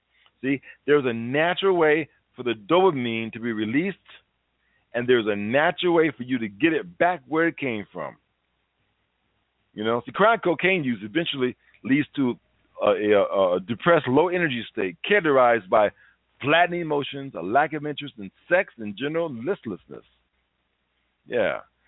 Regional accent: Chicago, Illinois, United States; I'm from Chicago and a lot of people there talk faster, right?

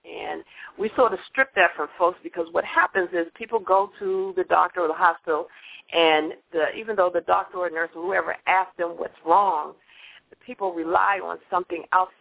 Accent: Boston, Massachusetts, United States; now in Philadelphia, United States; when I moved to Philly, because I'm originally from Boston, when I moved to Philly, I had the choice of going back to nursing school

